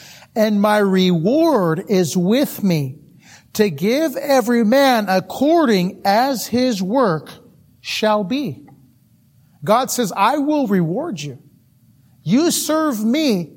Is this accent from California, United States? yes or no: yes; Napa, California, United States; Now I'm not a cowboy. I'm from Napa, California.